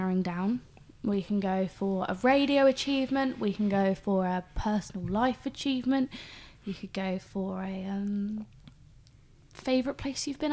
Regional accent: South East England, United Kingdom; I'm from Hampshire

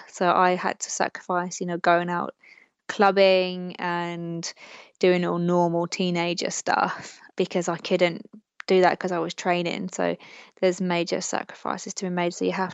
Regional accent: United Kingdom; I never actually did have a dream come true until I medaled in my home country.

